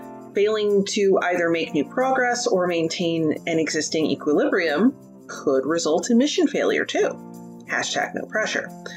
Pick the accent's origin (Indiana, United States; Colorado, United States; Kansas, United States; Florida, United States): Kansas, United States; in the words of my home state's motto, ad astra per aspera, to the stars through hardship